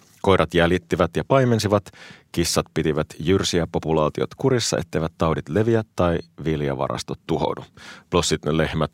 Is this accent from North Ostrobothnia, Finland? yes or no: yes; North Ostrobothnia, Finland; mä oon Pohjois-Pohjanmaalta.